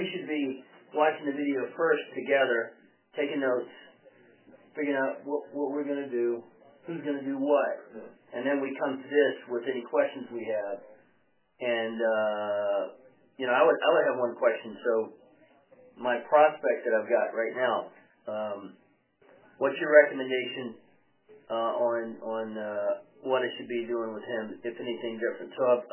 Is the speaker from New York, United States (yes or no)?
no; Mississippi, United States; I think I told you I grew up in Mississippi.